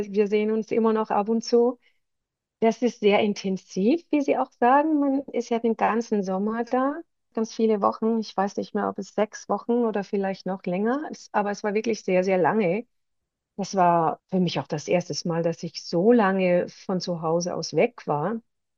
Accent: Denmark; Und das war mein erstes Engagement außerhalb Dänemark. Ich bin ja Dänin.

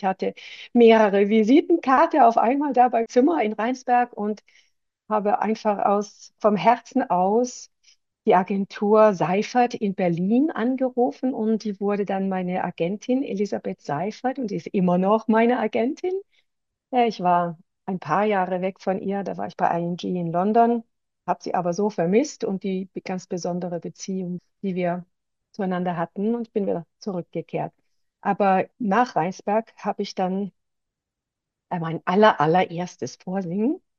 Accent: Denmark; Und das war mein erstes Engagement außerhalb Dänemark. Ich bin ja Dänin.

